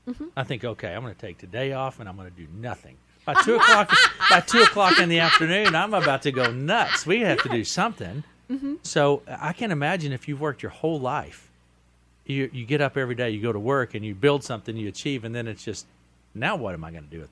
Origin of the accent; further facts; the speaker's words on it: the South, United States; As a matter of fact, I'm even from the South. I'm the unique person from the South that I still have all my teeth.